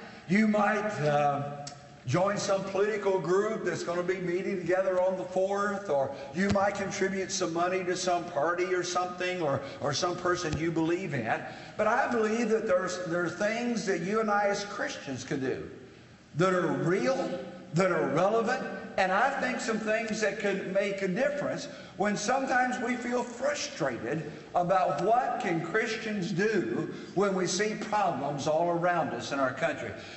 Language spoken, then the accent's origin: English; Indiana, United States; It reminds me of a little boy growing up in Indiana sitting under the shade tree on a hot day and just kind of enjoying nature.